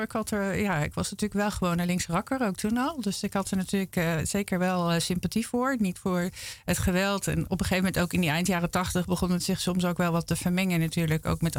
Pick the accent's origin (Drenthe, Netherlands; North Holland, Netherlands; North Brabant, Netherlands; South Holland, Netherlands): North Holland, Netherlands; Amsterdam; born there; Ik ben geboren in Amsterdam hoor. Ik ben geboren Amsterdammer.